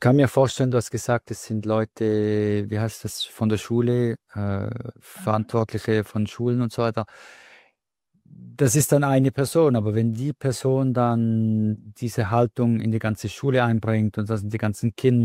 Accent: Switzerland; now in Western Switzerland; Schweiz, ne, mit vielen Generationen Schweizer Familie. Aber ich bin auch in die Westschweiz gewandelt

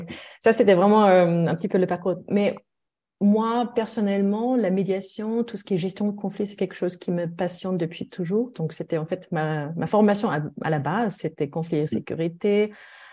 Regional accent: Germany; French is a second language; now in Switzerland; Je suis allemande, comme on peut-être on l'entend avec un petit accent.

